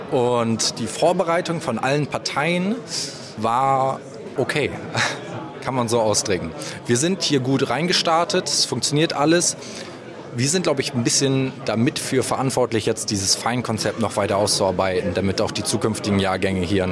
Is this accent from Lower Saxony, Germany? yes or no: yes; Oldenburg, Lower Saxony, Germany; now in Scharbeutz, Germany; ich komme gebürtig aus Oldenburg, derzeitig wohnhaft in Scharbeutz. Ich habe hier in Warnemünde mein Patent gemacht